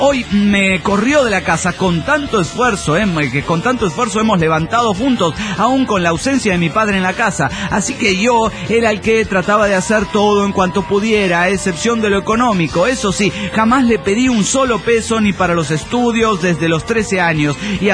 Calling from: Mexico City, Mexico; reportándome aquí del Distrito Federal

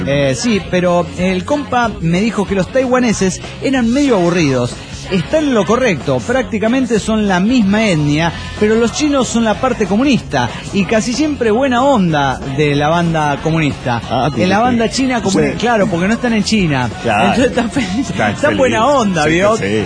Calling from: Cochabamba, Bolivia; de Cochabamba, Bolivia.

